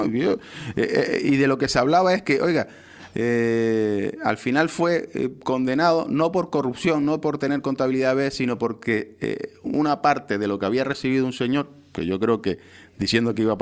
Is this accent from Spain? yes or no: yes; Spain; Yo soy nacional español.